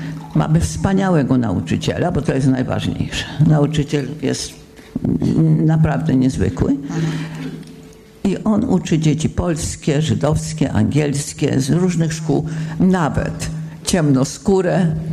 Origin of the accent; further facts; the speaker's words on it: London, United Kingdom; Jestem z Londynu, tak jak moi przyjaciele tutaj.